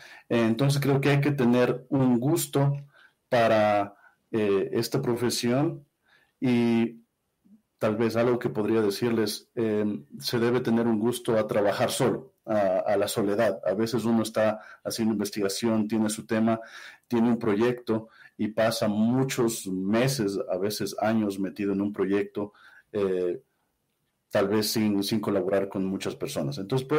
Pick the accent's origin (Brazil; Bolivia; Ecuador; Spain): Ecuador; Yo soy ecuatoriano, yo estudié aquí la secundaria, luego salí a hacer mis estudios universitarios en Europa